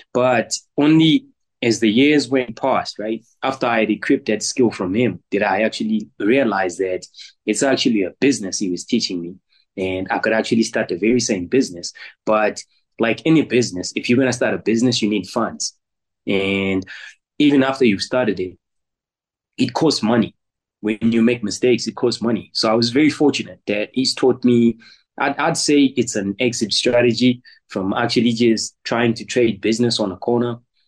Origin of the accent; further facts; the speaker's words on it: Zimbabwe; now in South Africa; I'm a Shona guy. I'm born and raised in Zimbabwe. Obviously came to South Africa to do business, to trade.